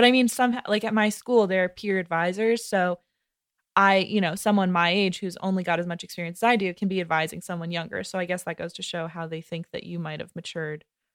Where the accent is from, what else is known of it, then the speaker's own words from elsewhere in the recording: New York, United States; from New York. Like, that's just one thing that I thought about all the time, was like my identity as a New Yorker